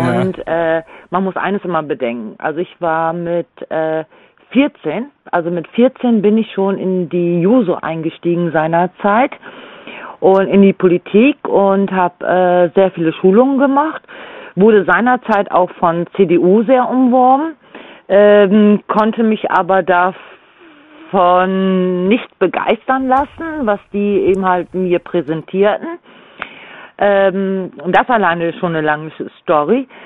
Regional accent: Lower Saxony, Germany; ich komme ja aus Ostfriesland

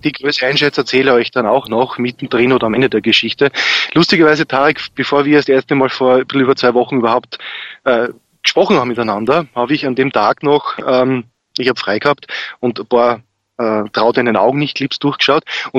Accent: Graz, Styria, Austria; born there; Ich bin gebürtiger Grazer

